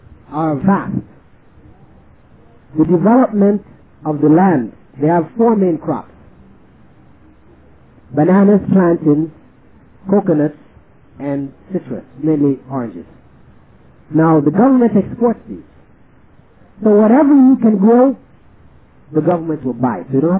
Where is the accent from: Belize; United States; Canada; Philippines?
Belize; in the sense that I am from Belize and I'm trying to get everybody to come back with me to Belize